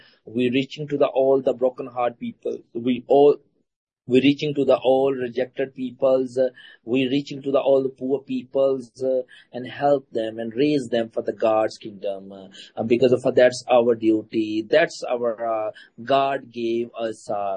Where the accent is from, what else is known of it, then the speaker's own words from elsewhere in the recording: Pakistan; English is a second language; I'm from the Pakistan, and we're serving Lord Jesus Christ over here last 10 years. And yeah, just I'm newly here.